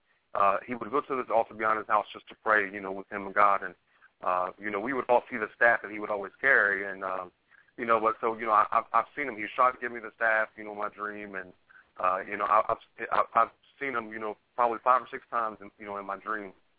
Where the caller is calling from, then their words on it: Maryland, United States; I'm actually calling from Maryland.